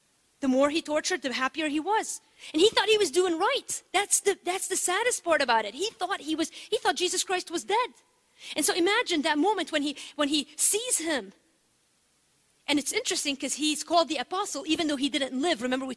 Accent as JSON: {"language": "English", "country": "Lebanon", "tie": "born or raised there", "said": "I grew up in Lebanon, and my mother had come to Christ as a college student. Her parents were Greek Orthodox."}